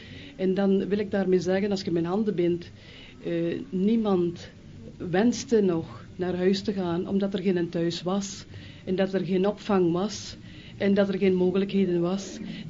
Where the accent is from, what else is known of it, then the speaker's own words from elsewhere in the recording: Hasselt, Flanders, Belgium; moved away as an adult; also born or lived in Philippines; Ik ben van Hasselt afkomstig en ingetreden in de jacht in Heverlee